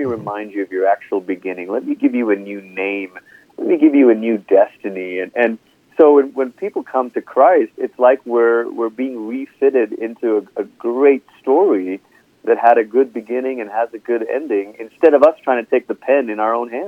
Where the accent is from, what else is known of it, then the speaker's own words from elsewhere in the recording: Malaysia; now in United States; I'm from Malaysia. I was born there. My parents, my dad was born there. My mom was born in Singapore.